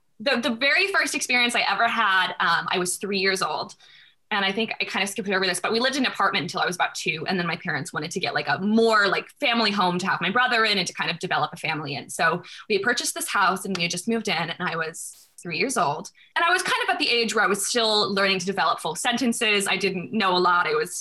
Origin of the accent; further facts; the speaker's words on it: North Carolina, United States; also born or lived in St. Louis / Portland; now in New York, United States; I am. I'm in New York right now, but I'm from North Carolina.